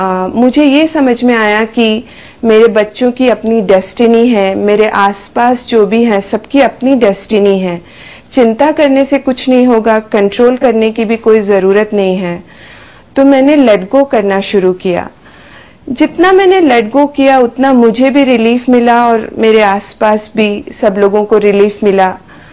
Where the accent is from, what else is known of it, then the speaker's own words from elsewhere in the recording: Indore, Madhya Pradesh, India; moved away as an adult; also born or lived in Mumbai; now in United States; मैं इंदौर शहर में पली बड़ी, लेकिन शादी के बाद मैं मुंबई चली गई। मुंबई में कुछ ही समय रही, उसके बाद मैं अपने हस्बैंड के साथ अमेरिका मूव हो गई।